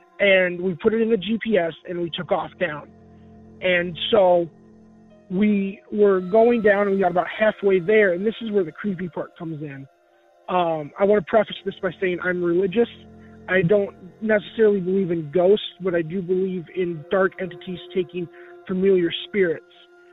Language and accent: English; Rockford, Illinois, United States; Hi, Derek. … I'm from Rockford, Illinois.